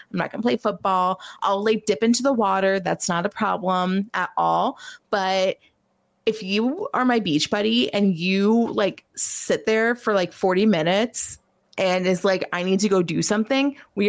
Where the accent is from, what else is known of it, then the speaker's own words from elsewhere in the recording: New Jersey, United States; I am from New Jersey, of course.